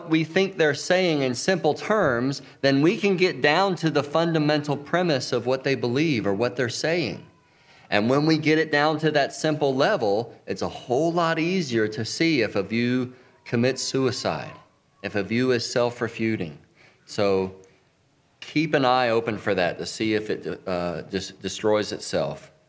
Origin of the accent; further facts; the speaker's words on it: North Carolina, United States; I grew up in North Carolina. We're not like the belt buckle of the Bible Belt, but we're like just like one of the belt loops.